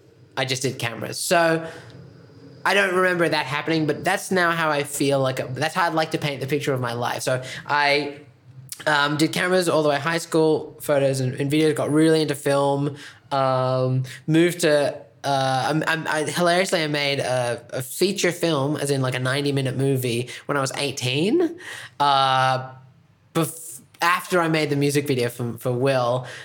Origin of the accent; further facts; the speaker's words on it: Australia; also born or lived in United States; really made me proud of being Australian in a lot of ways.